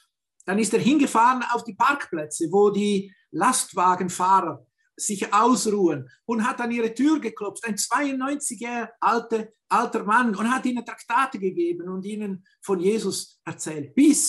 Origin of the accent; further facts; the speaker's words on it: Winterthur, Zurich, Switzerland; now in Italy; Er hat in der Schweiz gelebt, in der Nähe von Winterthur, wo meine Heimatgemeinde ist. Und er selbst war das Werkzeug Gottes, dass wir nach Italien als Missionar übersiedeln durften und auch hier dienen durften.